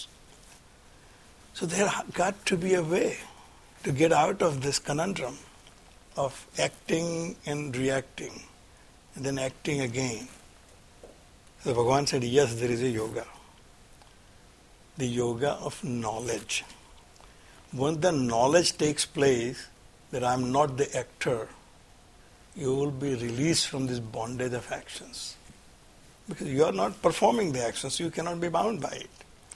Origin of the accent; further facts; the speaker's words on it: Surat, Gujarat, India; My parents actually come from Randher. I grew up in Surat.